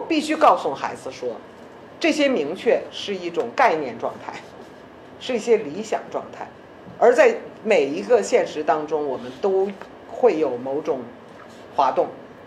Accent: China; 我敢说我是一个中国人哈、啊，而不是我多么痛苦的忆起我是一个中国人，我的痛苦和我的骄傲都是真切的，而且我摆脱不了这个身份。我也不想摆脱这个身份。

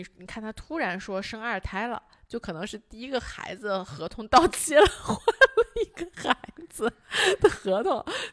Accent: China; 因为我们中国人没怎么用过车

